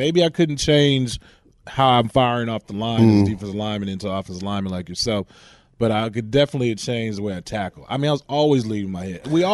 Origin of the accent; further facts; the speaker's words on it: Berkeley, California, United States; You know, I'm from Berkeley, California